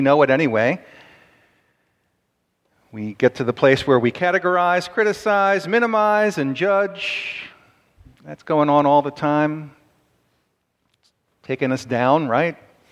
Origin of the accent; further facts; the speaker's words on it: Philadelphia, Pennsylvania, United States; Well, first of all, I'm from Philadelphia.